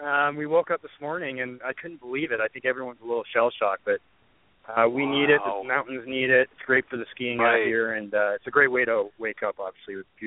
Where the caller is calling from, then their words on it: Salt Lake City, Utah, United States; I'm calling from Salt Lake City, Utah, and I woke up this morning to 8 inches of snow.